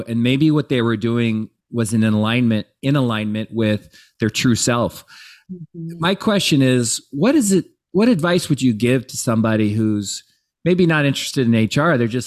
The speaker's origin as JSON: {"language": "English", "town": "Bellevue", "region": "Washington", "country": "United States", "tie": "born or raised there", "said": "especially growing up in Bellevue where I did, it's like, it's competitive"}